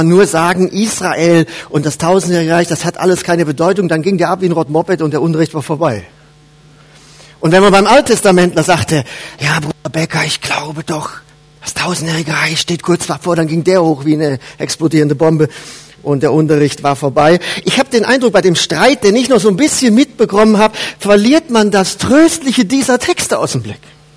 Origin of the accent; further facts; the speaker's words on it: North Rhine-Westphalia, Germany; Ich komme ja aus dem Siegerland und da versteht man das.